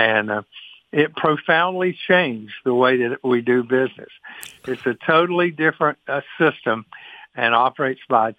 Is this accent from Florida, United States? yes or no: yes; Jacksonville, Florida, United States; I am a Southerner by birth. I was born in Florida. Some people don't consider that to be Southern, but it's about as far south as you can get. And I grew up in Jacksonville, Florida, and had a wonderful life with a family.